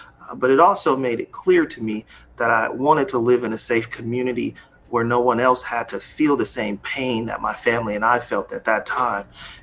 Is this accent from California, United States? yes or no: yes; Oakland, California, United States; You know, as a young man growing up in Oakland, a lot of young men experienced trauma at a very young age.